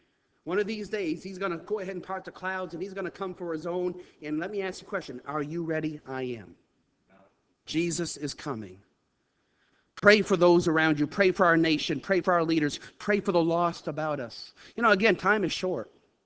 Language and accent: English; United States; And by the way, I thank God I'm an American.